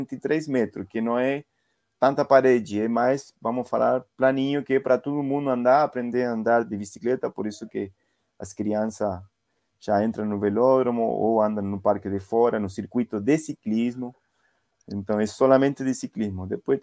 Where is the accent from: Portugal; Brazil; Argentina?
Argentina; La Plata, Buenos Aires Province; Portuguese is a second language; De La Plata, província de Buenos Aires. Minha família mora a 50 quilômetros de Buenos Aires.